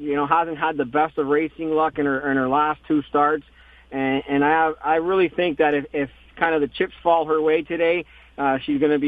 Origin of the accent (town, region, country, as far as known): Canada; born or raised there